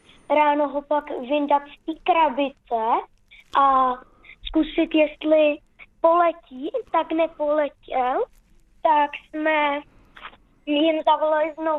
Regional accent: Horní Planá, South Bohemian Region, Czechia; jsem z Horní Planá, je mi 10 let

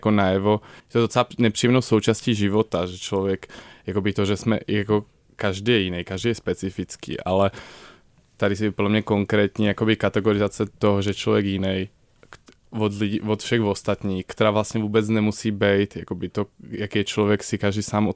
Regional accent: Košice, Košice Region, Slovakia; now in Czechia; Jsem z Košic, což je docela velké město, takový to dítě ze sídliště.

